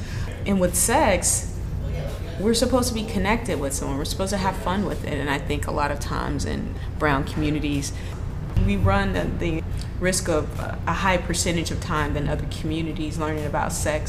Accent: Las Vegas, Nevada, United States; now in Bay Area, United States; I'm originally from Las Vegas, Nevada, moved to the Bay Area in 1994.

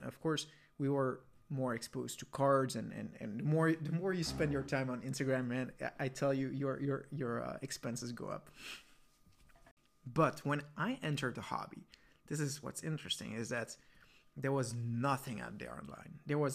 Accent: Belgium; and I'm from Belgium, so it's a neighbor country

